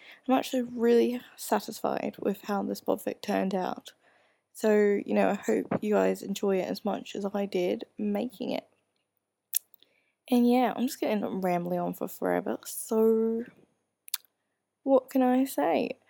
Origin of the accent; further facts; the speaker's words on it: Australia; now in overseas; But I'm actually Australian, but I've lived overseas for 8 years now. So my accent is really mucked up. It's a cross between English, Australian, and American